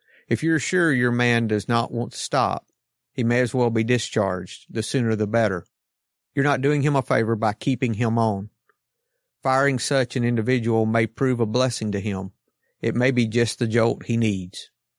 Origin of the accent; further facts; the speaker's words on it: Atlanta, Georgia, United States; I'm an alcoholic from Atlanta, Georgia.